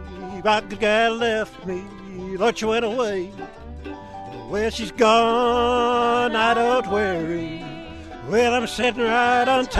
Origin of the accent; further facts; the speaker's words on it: Tennessee, United States; I came from East Tennessee, from a religious background where the fiddle was considered the devil's instrument.